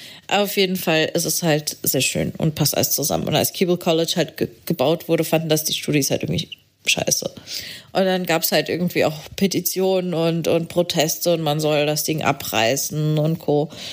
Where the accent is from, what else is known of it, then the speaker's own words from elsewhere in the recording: Portugal; Ich bin in Portugal aufgewachsen.